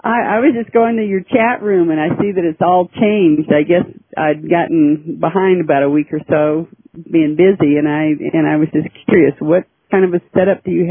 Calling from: Colorado, United States; Colorado.

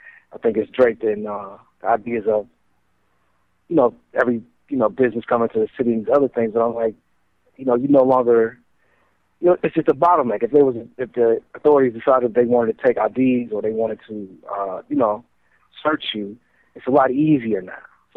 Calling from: Cleveland, Ohio, United States; I'm in Cleveland, Ohio.

